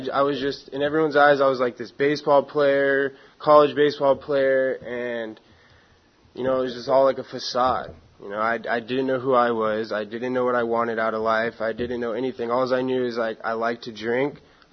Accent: San Diego, California, United States; I grew up here in San Diego. You know, I had a normal childhood.

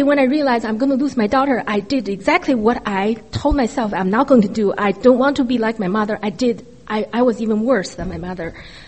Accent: China; I was born and raised in China, communist China. I'm from a very good family, honest to God.

